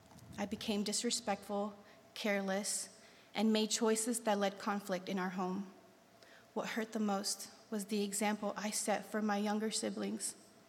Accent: Texas, United States; I was born and raised in South Texas by a young single mother.

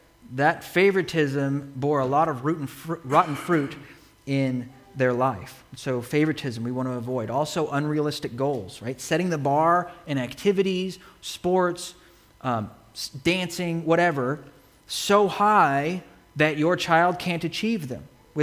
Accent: Idaho, United States; because, by the way, we came from Idaho.

